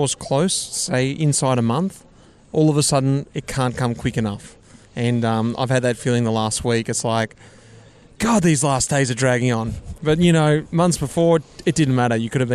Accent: Melbourne, Victoria, Australia; I'm from Melbourne and mum and dad live not too far from the centre of Melbourne. We're by no means in the centre, but we're definitely by no means in the country, just in the suburbs.

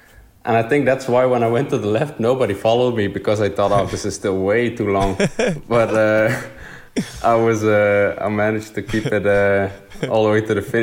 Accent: Bruges, Flanders, Belgium; English is a second language; Like you said, I grew up in Bruges

